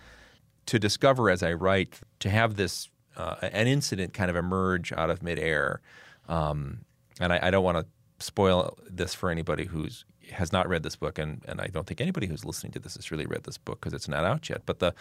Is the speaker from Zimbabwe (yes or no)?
no; Milwaukee, Wisconsin, United States; also born or lived in Seattle, United States; So I wrote a book about Milwaukee, which is easy because I grew up in Milwaukee. I live here now.